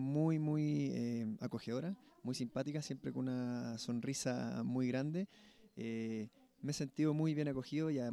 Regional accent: Chile; de Chile.

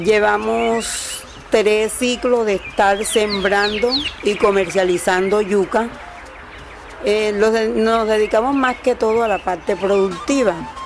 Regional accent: Pajonalito, Sucre, Colombia; soy desplazada de Pajonalito, un corregimiento de acá de San Onofre. Cuando llegué al municipio de San Onofre, no nos recibieron como tan bien.

